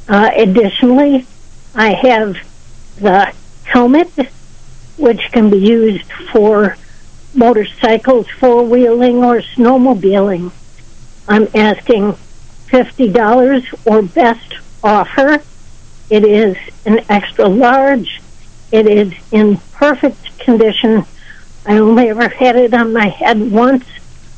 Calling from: Bethany, New York, United States; Good morning. I'm calling from Bethany.

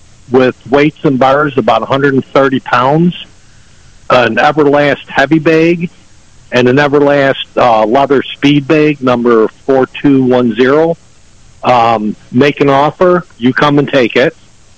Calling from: Batavia, United States

